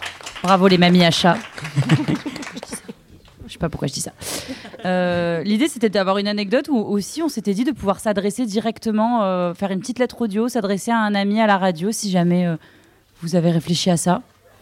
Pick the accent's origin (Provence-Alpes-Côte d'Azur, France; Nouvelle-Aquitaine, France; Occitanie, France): Nouvelle-Aquitaine, France; Bordeaux; Il faut savoir que du coup, on vient de Bordeaux, bon, pas dingue, mais on vient de Bordeaux.